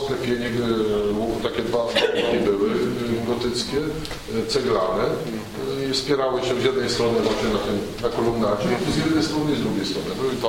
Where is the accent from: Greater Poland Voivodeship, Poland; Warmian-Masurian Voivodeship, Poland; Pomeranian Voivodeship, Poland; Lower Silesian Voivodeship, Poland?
Lower Silesian Voivodeship, Poland; Legnica; chociaż ja jestem z Legnicy. No, tam się urodziłem, tam chodziłem do szkoły, byłem chrzczony, byłem święcony, także jestem stamtąd